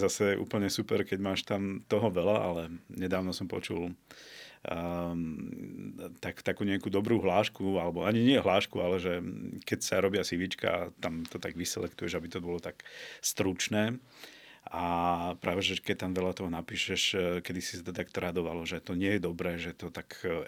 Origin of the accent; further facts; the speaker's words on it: Piešťany, Trnava Region, Slovakia; keďže som z Piešťan, tak veľa tých kamošov samozrejme mám ešte zo základky